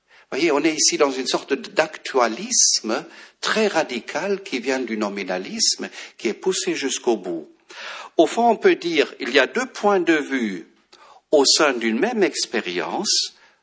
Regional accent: Germany; French is a second language; now in France; moi je suis allemand, j'avais une mère d'origine protestante

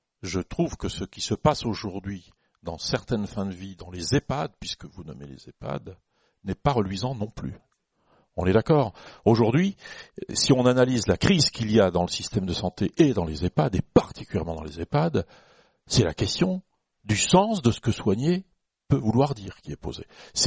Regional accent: Bourgogne-Franche-Comté, France; Mais je viens de Franche-Comté, donc j'ai une forme d'utopie probablement.

